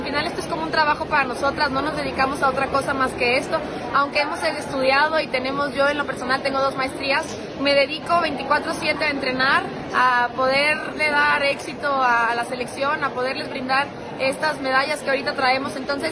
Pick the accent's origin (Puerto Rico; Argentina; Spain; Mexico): Mexico; Jalisco; Yo, por ejemplo, soy de Jalisco, tengo una beca deportiva por Jalisco